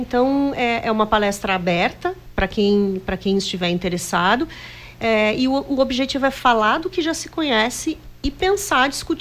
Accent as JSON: {"language": "Portuguese", "country": "Brazil", "lives_now": "Canada", "said": "eu sou brasileira, né, trabalhei bastante tempo aqui no Brasil e há 8 anos eu sou professora titular de uma universidade no Canadá"}